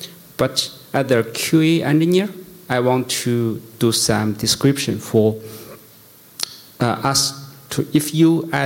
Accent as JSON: {"language": "English", "region": "Beijing", "country": "China", "second_language": "English", "said": "I'm from Beijing, China."}